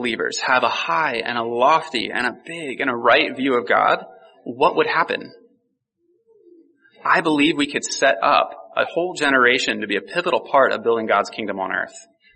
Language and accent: English; Morgantown, United States; You see, I grew up in this region. I grew up over in Morgantown.